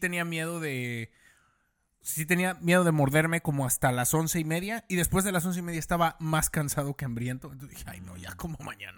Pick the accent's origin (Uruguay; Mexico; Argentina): Mexico; como inmigrante mexicano